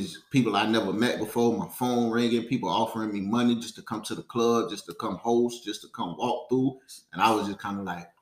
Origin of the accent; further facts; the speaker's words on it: Tampa, Florida, United States; also born or lived in Chicago; I'm originally from Chicago, you know what I'm saying? But moved to Tampa when I was like 10, 11 years old. Goddamn. Been rocking out in Tampa since, you know what I mean? So I consider me a Tampa dude.